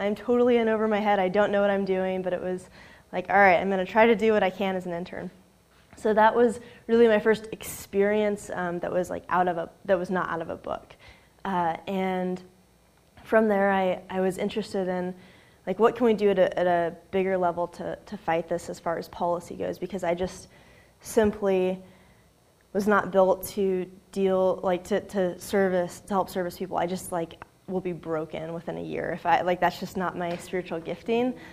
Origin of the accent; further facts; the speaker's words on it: Sacramento, California, United States; I grew up in Sacramento, and I was a sophomore in college